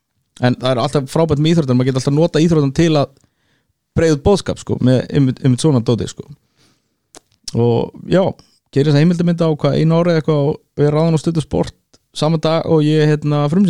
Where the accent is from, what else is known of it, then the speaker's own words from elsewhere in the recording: Keflavík, Southern Peninsula, Iceland; skilur ég náttúrulega eldst upp í Keflavík, þannig að maður man alltaf eftir þessu